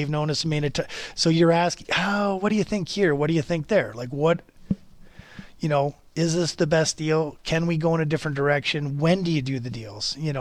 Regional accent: United States; moved away as an adult; now in Calgary, California, United States; and I'm American. So, you know, I can firsthand say, I love living in Calgary. I love being in Calgary. I've been here, you know, over 20 years now.

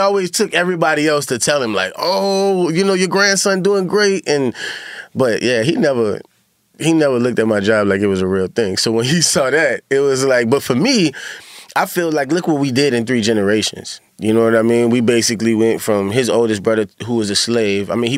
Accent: New Orleans, Louisiana, United States; especially when you grow up in the South. Like me, I'm originally from New Orleans, right?

